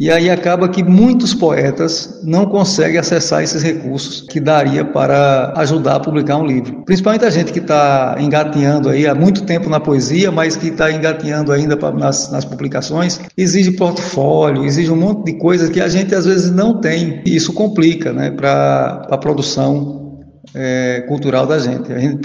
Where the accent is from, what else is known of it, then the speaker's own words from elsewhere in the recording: Lagoa da Roça, Brazil; Lagoa da Roça, a minha terra natal